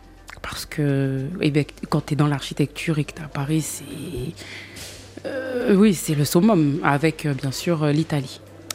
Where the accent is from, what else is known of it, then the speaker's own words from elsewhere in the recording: Libreville, Estuaire, Gabon; also born or lived in Franceville / Montreal; Je suis née ici, au Gabon, plus précisément à Franceville. J'ai grandi ici, à Libreville.